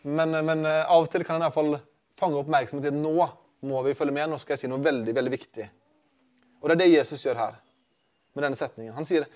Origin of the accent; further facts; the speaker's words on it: Sotra, Vestland, Norway; Jeg gravde ned som barn en liten kiste i hagen vår hjemme på Sotra, da jeg var liten.